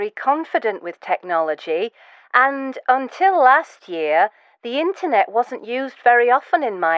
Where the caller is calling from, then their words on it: Manchester, North West England, United Kingdom; I'm calling from Manchester.